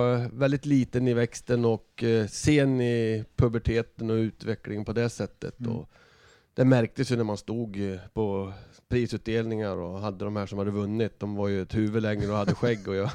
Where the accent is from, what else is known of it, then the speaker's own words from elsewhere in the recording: Hällefors, Örebro County, Sweden; Det gränsar till alla möjliga distrikt. Så att när jag var yngre så hade de svårt att ha koll på vart jag kom ifrån. Om jag var värmlänning eller om jag var från Närke eller västmanlänning eller rent av från Dalarna.